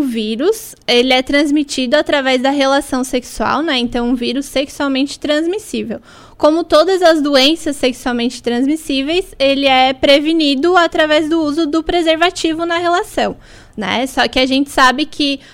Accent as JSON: {"language": "Portuguese", "town": "Morro da Fumaça", "region": "Santa Catarina", "country": "Brazil", "lives_now": "Criciúma, Brazil", "said": "eu sou originalmente de Morro da Fumaça, né?"}